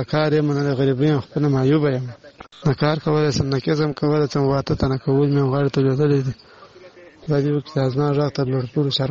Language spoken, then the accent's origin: Pashto; Badghis, Afghanistan; now in Kandahar, Afghanistan; افغان یم د کندهار ولایت څخه تاسو ته میسج لیږم. اصلي د بادغیس ولایت بنمنغاد ولسوالۍ یم خو فلحال اوس په کندهار کې اوسېږم. موږ مهاجرین د پاکستان نه راغوښتي یو